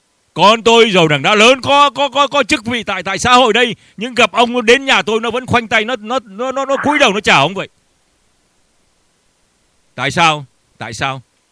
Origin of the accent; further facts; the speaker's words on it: Northern Vietnam, Vietnam; now in Southern Vietnam; ngày xưa tức là thời mà tôi Bắc Kỳ di cư vào trong Nam ấy.